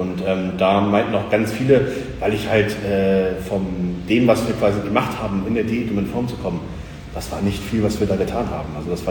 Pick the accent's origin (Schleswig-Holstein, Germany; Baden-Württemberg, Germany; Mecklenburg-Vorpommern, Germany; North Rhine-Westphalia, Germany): Schleswig-Holstein, Germany; Lauenburg; now in Hamburg, Germany; Aus Lauenburg an der Elbe, so Richtung Gießkart, auch Umkreis Hamburg. Bin dann für meine Ausbildung nach Hamburg gezogen, eigene Wohnung, so ein Zimmerding in Rahlstedt